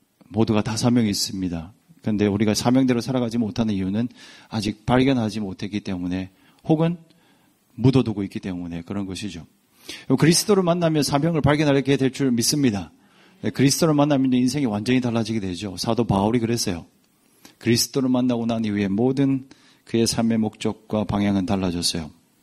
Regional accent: Busan, South Korea; now in Sydney, Australia; 저는 부산 출신이에요. 부산의 용호동 나환저출 출신이에요.

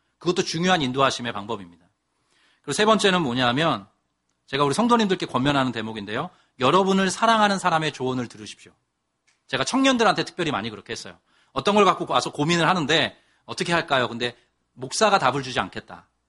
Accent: Seoul, South Korea; 서울이 되었으면 했어요. 왜냐하면 이제 나고 자란 곳이기도 하고 서울의 지리를 잘 알기도 하고 양가 부모님도 거기 계시고

